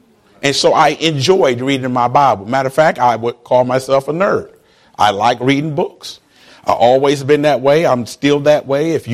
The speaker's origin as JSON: {"language": "English", "town": "Detroit", "region": "Michigan", "country": "United States", "tie": "born or raised there"}